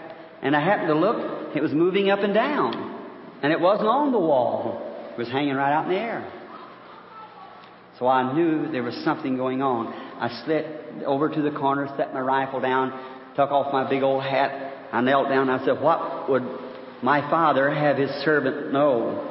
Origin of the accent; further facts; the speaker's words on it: Kentucky, United States; born there; I was born in Kentucky.